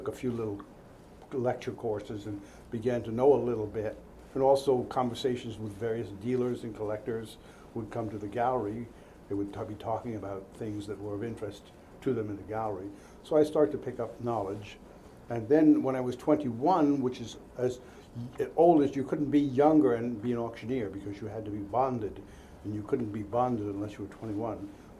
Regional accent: New York City, New York, United States; I'm from New York City. Mm-hmm. Was born here, raised here.

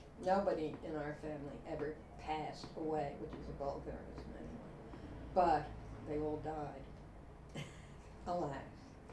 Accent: Brooklyn, New York, United States; I'm from Brooklyn, New York. I was born at Long Island College Hospital on January 30th, 1931.

